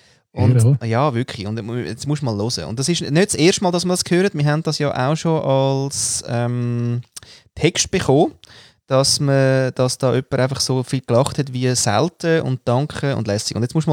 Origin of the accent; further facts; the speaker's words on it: Austria; da komme ich ja nicht mal als Österreicher weiter.